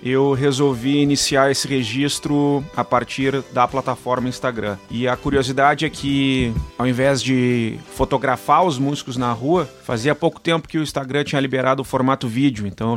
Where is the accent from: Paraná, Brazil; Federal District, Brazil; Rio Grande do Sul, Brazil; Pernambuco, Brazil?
Rio Grande do Sul, Brazil; Rio Grande; also born or lived in Porto Alegre; now in São Paulo, Brazil; Eu que sou natural de Rio Grande, no Rio Grande do Sul, morei quase 20 anos em Porto Alegre e recente tinha me mudado para São Paulo.